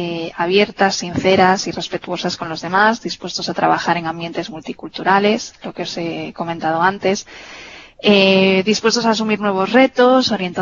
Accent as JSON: {"language": "Spanish", "region": "Galicia", "country": "Spain", "said": "yo que soy de Galicia, por ejemplo, poder irme a casa pues un jueves y volver un martes"}